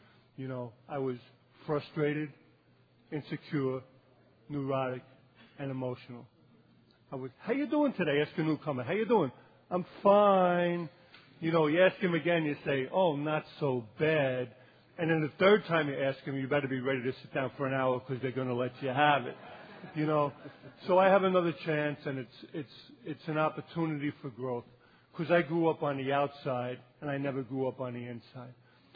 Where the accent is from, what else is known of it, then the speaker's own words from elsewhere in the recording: Queens, New York, United States; I'm from Queens, New York, and my home group is the Queens Gratitude Group of AA by JFK Airport.